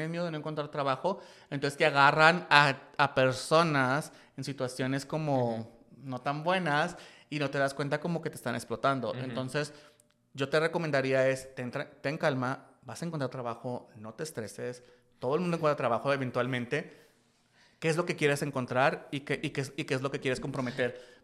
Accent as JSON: {"language": "Spanish", "country": "Mexico", "said": "pues soy mexicano, o sea, ¿por qué no tendrás permiso para trabajar en México?"}